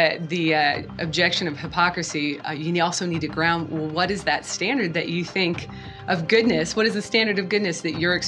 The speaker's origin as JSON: {"language": "English", "region": "Pacific Northwest", "country": "United States", "said": "I did not grow up in a Christian home, and I'm from the Pacific Northwest, which is not overtly Christian"}